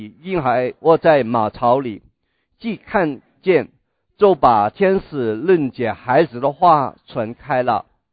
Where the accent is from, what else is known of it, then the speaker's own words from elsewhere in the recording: China; 是西方传过来我们中国的一个的宗教，是外洋的宗教，与我们中国人与我们东方人没有关系的。